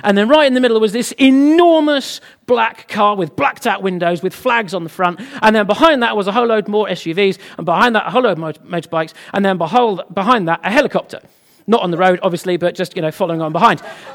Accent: United Kingdom; because we're British, we do what we're told.

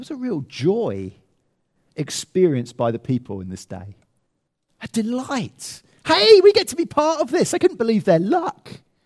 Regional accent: United Kingdom; We're very British, aren't we? We're very private about our giving, aren't we?

